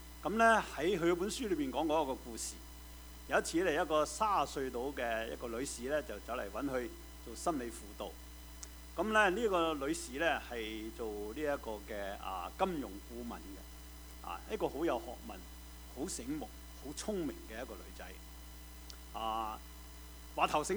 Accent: China; 即係好似我哋中國人食叉燒包

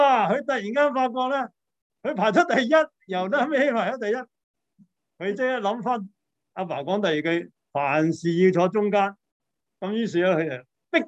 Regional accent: China; 呢個故事咧係我哋中國人典範

